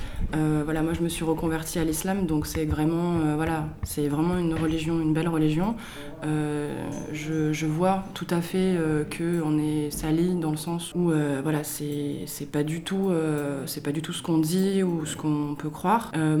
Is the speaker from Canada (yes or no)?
no; France; moi je suis française. Oui, moi je suis de française d'origine espagnole